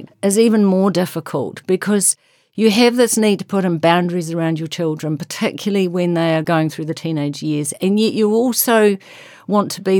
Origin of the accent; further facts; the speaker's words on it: North Island, New Zealand; It's lovely to be down here. I'm down from the North Island.